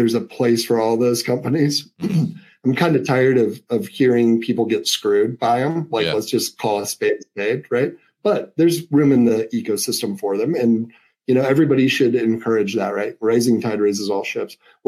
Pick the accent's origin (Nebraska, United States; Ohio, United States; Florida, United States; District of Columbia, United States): Nebraska, United States; I was like, you're going to think I'm insane. I'm from Nebraska and I know what you're doing.